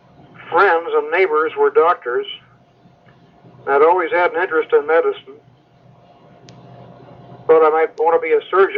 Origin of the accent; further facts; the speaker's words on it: Kansas City, United States; Kansas City.